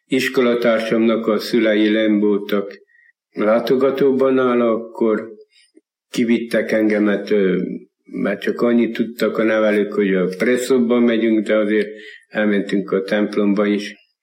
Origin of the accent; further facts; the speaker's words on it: Somogyvár, Somogy, Hungary; én egy állami gondozott gyerek voltam. Somogyváron nevelkedtem, ahol 14 éves koromig voltam.